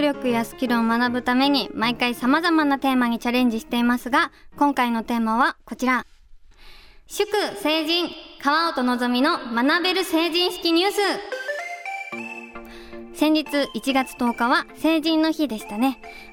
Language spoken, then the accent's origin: Japanese; Sano, Tochigi, Japan; now in Tokyo, Japan; 私は、栃木県佐野市出身なのでよく実家に帰ったり佐野から東京に戻ってきたりするんですけど